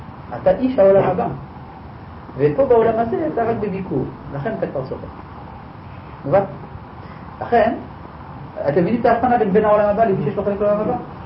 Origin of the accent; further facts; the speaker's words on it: Jerusalem, Jerusalem District, Israel; אם אני אומר על עצמי, למשל, אני בן ירושלים.